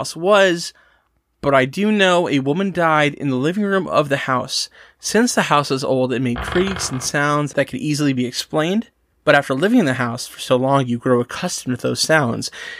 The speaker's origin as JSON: {"language": "English", "town": "Garfield Heights", "region": "Ohio", "country": "United States", "tie": "born or raised there", "also_born_or_lived": "Akron", "said": "I always really like growing up in Garfield Heights. I could always hear trains and always help me fall asleep."}